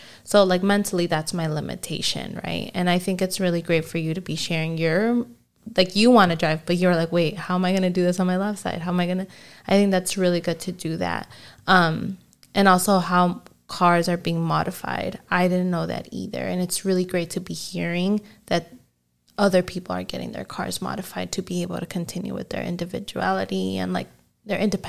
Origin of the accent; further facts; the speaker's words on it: Chicago, Illinois, United States; moved away as an adult; Like, I'm from Chicago. So, right. Like, my transportation in Chicago was, like, everywhere.